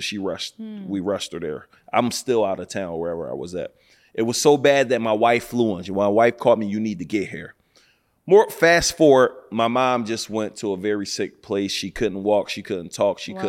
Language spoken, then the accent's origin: English; Philadelphia, Pennsylvania, United States; I need you to go get my birth certificate because we're from Philly.